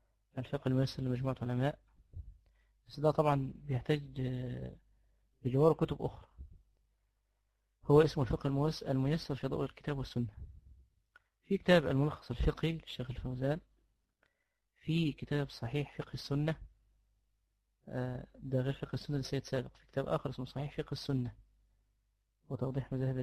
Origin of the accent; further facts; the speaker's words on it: Upper Egypt, Egypt; احنا عندنا في الصعيد هم بيقولوا ان احنا ملكية